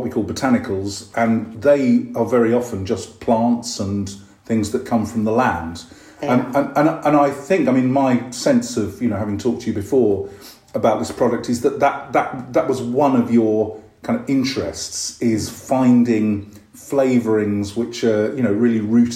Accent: London, United Kingdom; I mean, I'm a Londoner.

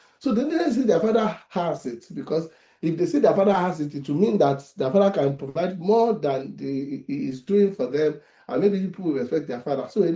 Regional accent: Ibadan, Oyo, Nigeria; what they will cook when I was growing up in the Ibadan.

